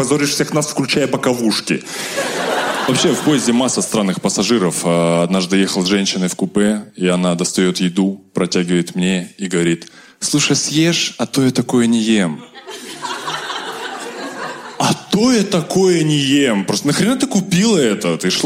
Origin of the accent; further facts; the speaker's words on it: Kazakhstan; now in Moscow, Russia; я из Казахстана.